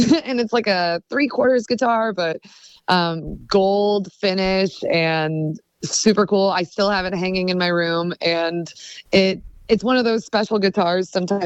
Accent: Springfield, Missouri, United States; I grew up in Springfield, Missouri, born and raised. I still live here.

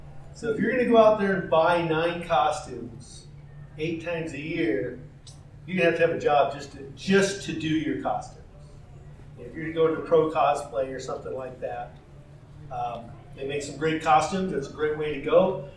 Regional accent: Flagstaff, Arizona, United States; We're from Flagstaff. We don't have a big area to cover. It's not like there's another town next door to run to.

